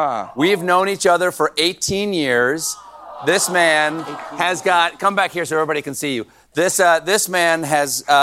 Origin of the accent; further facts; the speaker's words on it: South Carolina, United States; I'm from South Carolina, and we have a little place down there